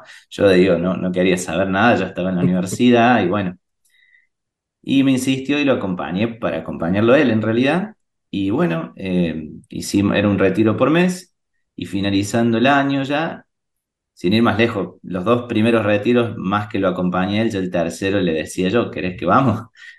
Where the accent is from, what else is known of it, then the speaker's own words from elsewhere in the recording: Río Cuarto, Córdoba, Argentina; yo soy oriundo de Río Cuarto, al sur de la provincia de Córdoba, acá en Argentina